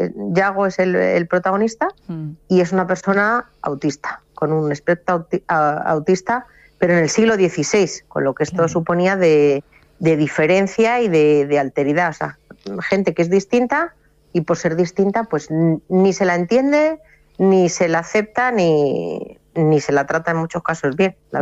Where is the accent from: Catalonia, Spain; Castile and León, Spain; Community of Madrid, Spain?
Community of Madrid, Spain; Madrid; also born or lived in Orgaz; aunque yo soy madrileña, pero bueno, mi corazón y mi experiencia, pues soy mitad madrileña, mitad toledana, orgaceña. Yo estoy en la Biblioteca de Orgaz desde hace muchos años